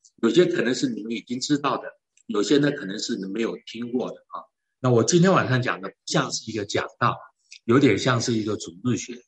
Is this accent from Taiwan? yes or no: yes; Taiwan; 或者我们从台湾来